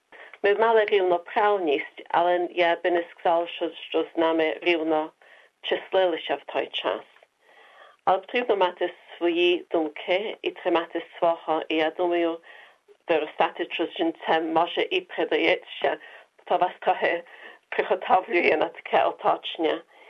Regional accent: Derby, East Midlands, United Kingdom; Я народилася в Англії, в місті Дерби, і мої родичі виїхали до Англії після війни.

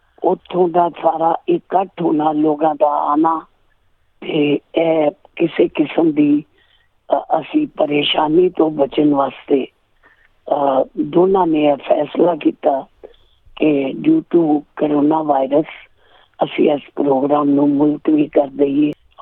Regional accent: Amritsar, Punjab, India; moved away; ਮੈਂ ਬੇਸਿਕਲੀ ਅੰਮ੍ਰਿਤਸਰ ਦਾ ਰਹਿਣ ਵਾਲਾ

